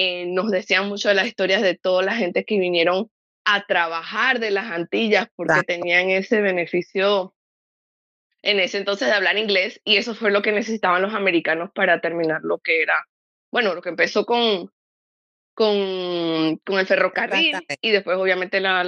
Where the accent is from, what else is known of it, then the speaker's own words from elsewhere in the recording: Panama; now in United States; Yo hice también toda mi escuela en Panamá.